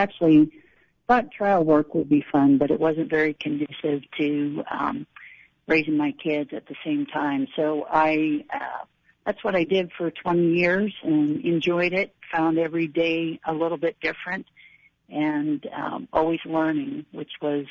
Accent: Northeast, United States; now in Durango, United States; Well, I grew up actually in the Northeast, although my great-grandparents homesteaded up in the Northeast corner of Colorado in the late 1800s.

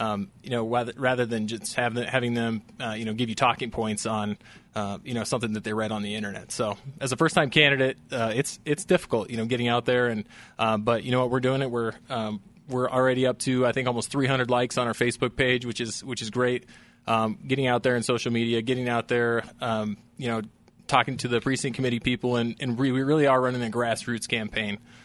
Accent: Montrose, Colorado, United States; also born or lived in Salida / Durango; I'm a second-generation Colorado native. I grew up on the Western Slope, small town. Originally was born in Salida, and then we moved when I was really young to the Durango area and wound up going to junior high and high school in Montrose.

